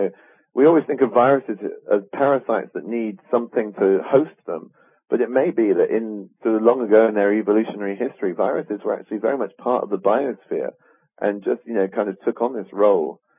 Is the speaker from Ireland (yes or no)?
no; England, United Kingdom; now in United States; I'm English too, so I'm kind of, you know, not a non-citizen of the U.S.